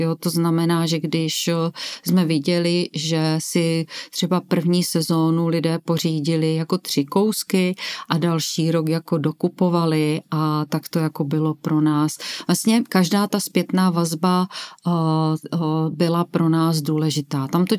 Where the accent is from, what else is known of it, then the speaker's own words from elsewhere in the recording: Krnov, Moravian-Silesian Region, Czechia; A tak, protože Ola, Karel a já jsme z Krnova